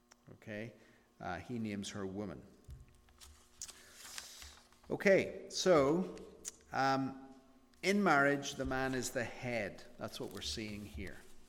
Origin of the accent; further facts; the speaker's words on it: Northern Ireland, United Kingdom; I'm from Northern Ireland, so I'm more British than Irish. Very complicated political history. I'm not English. I'm British. I'm Northern Irish, not English, but I'm British.